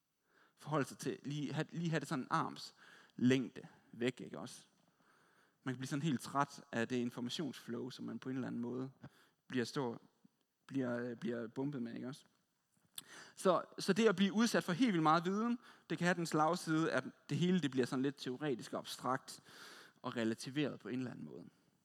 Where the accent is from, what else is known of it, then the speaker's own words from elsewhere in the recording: West Jutland, Denmark; Jeg kommer fra Vestjylland